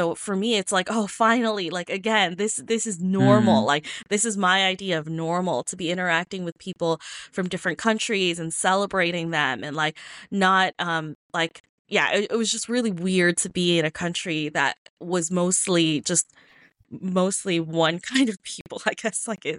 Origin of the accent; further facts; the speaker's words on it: South Korea; also born or lived in Egypt; When I was growing up there, it was